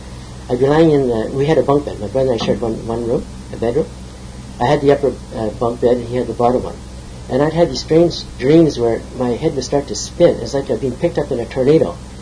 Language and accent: English; Dunnville, Ontario, Canada; born there; I'm 71 years old, and my life starts back right from the very beginning. I was born in Dunnville, 1946. My parents are both from west of Thunder Bay.